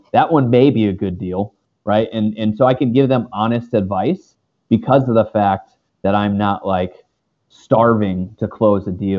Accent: Connecticut, United States; I didn't want to go back to my home state of Connecticut, you know, from the Northeast. There's not a ton going on up there.

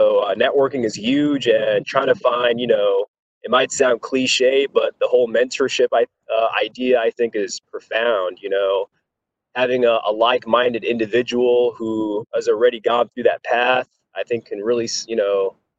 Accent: Omdurman, Khartoum, Sudan; English is a second language; also born or lived in Iowa City, United States; now in United States; I'm from Umm Durman, Sudan. Spent most of my life in Iowa City, Iowa.

